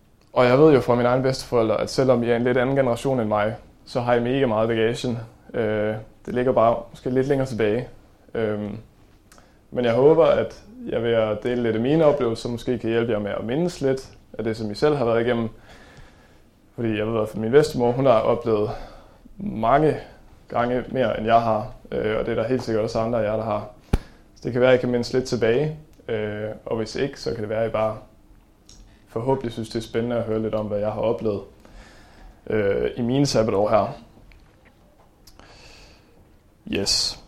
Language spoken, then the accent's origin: Danish; Gellerup, Central Denmark Region, Denmark; Jeg kommer fra Gellerup, lige uden for Herning, og opvokset der. Så er jeg 21 år.